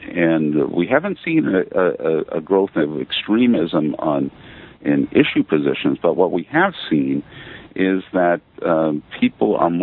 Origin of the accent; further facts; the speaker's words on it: Maine, United States; now in Buffalo, United States; I'm originally from Maine. I went to Bowdoin College and Syracuse University for my graduate work